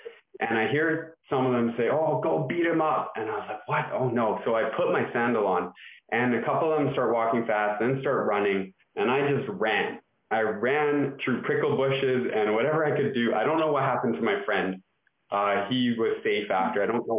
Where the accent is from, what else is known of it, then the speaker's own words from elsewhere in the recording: Burnaby, British Columbia, Canada; But the neighborhood where I grew up in Burnaby back in the 80s, and in South Burnaby, the 80s and 90s, wasn't the safest neighborhood.